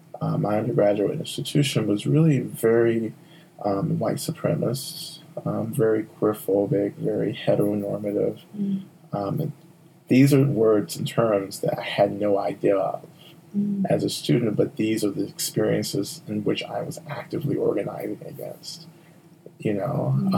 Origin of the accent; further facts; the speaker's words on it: Georgia, United States; I really have to go back to being born and raised in the South, in Georgia, being in a context that felt very alien to me. In the Bible Belt, Deep South, you know, I grew up Christian in the church.